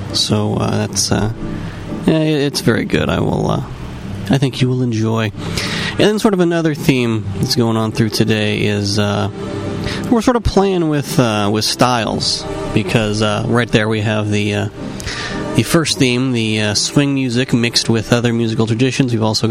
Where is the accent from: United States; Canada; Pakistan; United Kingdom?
United States; I'm American, so we often don't know these things.